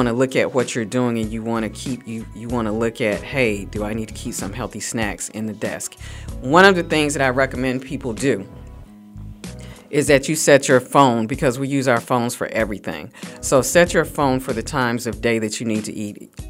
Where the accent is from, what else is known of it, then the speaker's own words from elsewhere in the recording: the South, United States; So I mean that even just coming from a Southern culture, and I'm from the South.